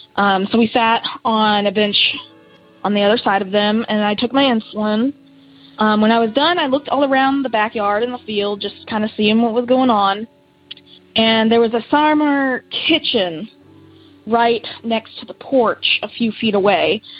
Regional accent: Kentucky, United States; from Kentucky.

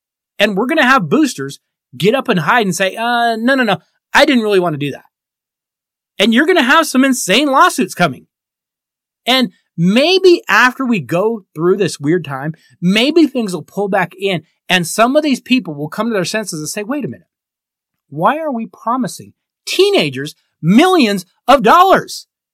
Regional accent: Denver, Colorado, United States; my hometown city of Denver just celebrated a championship parade last year at this same time.

